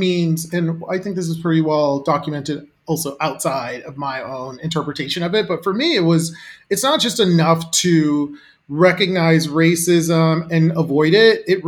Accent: Los Angeles, California, United States; I grew up in South Central LA in a very impoverished neighborhood and worked my way into corporate America.

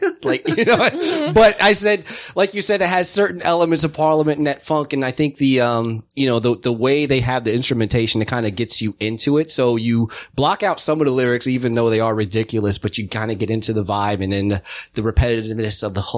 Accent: Montclair, New Jersey, United States; I am from Montclair, New Jersey, born and raised.

